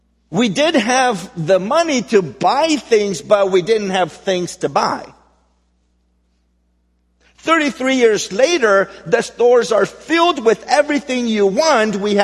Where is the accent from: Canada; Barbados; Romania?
Romania; now in United States; As I said, I grew up in Romania, which was a communist country for about 45 years.